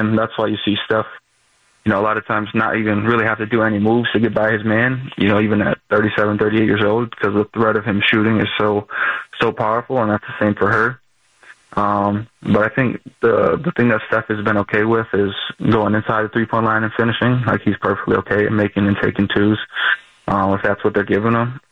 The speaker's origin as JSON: {"language": "English", "region": "Indiana", "country": "United States", "tie": "born or raised there", "said": "And to have my hometown, our home city team win and be a great player and a great team in the Fever, it would be pretty fun to be a part of."}